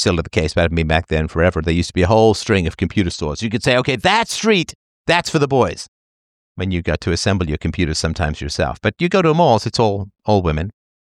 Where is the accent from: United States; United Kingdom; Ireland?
United Kingdom; England; When I grew up in England